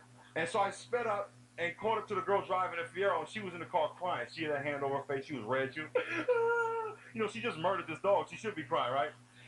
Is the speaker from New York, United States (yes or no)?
yes; New York, United States; I'm from New York, and we call it parkways.